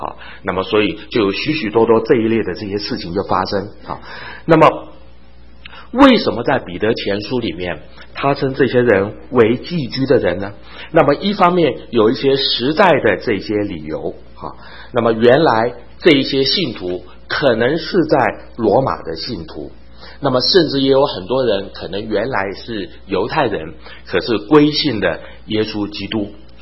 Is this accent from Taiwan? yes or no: yes; Chiayi, Taiwan; 我是在台湾嘉义长大，但是在台湾嘉义呢，那么虽然从小我觉得我的台语讲得蛮标准，但是大家还是叫我为什么外省人